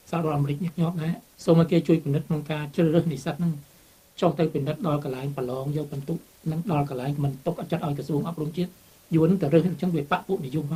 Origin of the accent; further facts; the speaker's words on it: Mekong Delta, Vietnam; បើតែចំពោះយើងជាខ្មែរក្រមយើងមិនដែលទទួលស្គាល់ព្រំដែនយួន